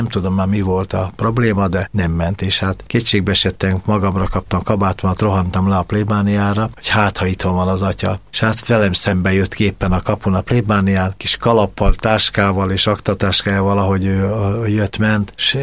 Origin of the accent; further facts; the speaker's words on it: Budapest, Hungary; talán 16 éves lehettem, amikor a béketéri angyalföld szívében, a béketéri plébánián nőttem fel